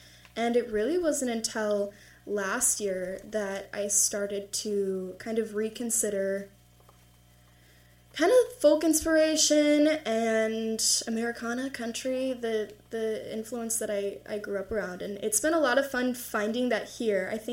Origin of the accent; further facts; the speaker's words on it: Texas, United States; also born or lived in Kentucky; So I grew up in Texas before Kentucky.